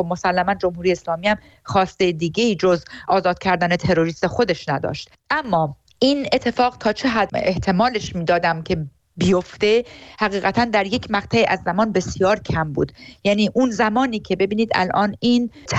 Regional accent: Iran; من به عنوان یک سیاستمدار و به عنوان یک ایرانی تبار که جمهوری اسلامی رو از داخل و خارج میشناسه

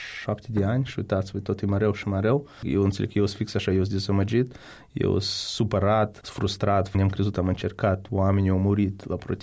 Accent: Florida, United States; Eu sunt din Florida, din statul Florida, și atunci se putea de votat numai la Washington, la DC.

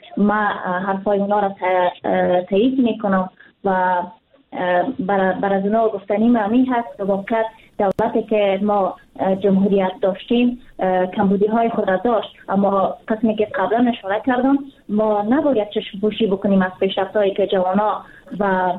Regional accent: Afghanistan; ما یک افغان هستیم

